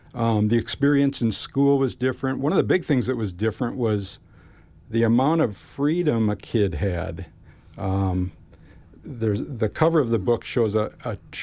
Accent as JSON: {"language": "English", "town": "Neenah", "region": "Wisconsin", "country": "United States", "tie": "born or raised there", "said": "And I know this firsthand because I grew up in Neenah with a twin typhoon bicycle."}